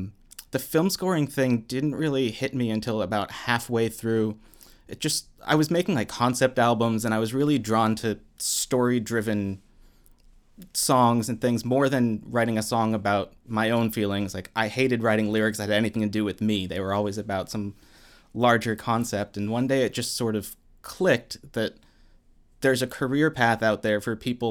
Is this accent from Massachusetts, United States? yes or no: yes; Boston, Massachusetts, United States; now in Los Angeles, United States; And everyone said that the options were New York and LA, and I'm from Boston, and I thought I would like New York